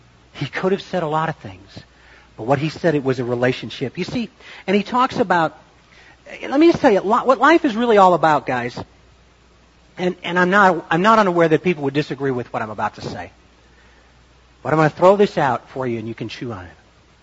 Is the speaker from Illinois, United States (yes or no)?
yes; Joliet, Illinois, United States; I'm especially kin to them because I grew up in Joliet.